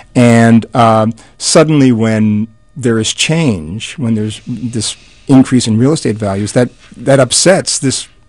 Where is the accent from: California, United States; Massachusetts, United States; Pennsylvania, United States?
Pennsylvania, United States; Philadelphia; Growing up in Philadelphia, my idea of South Philadelphia was anything south of South Street.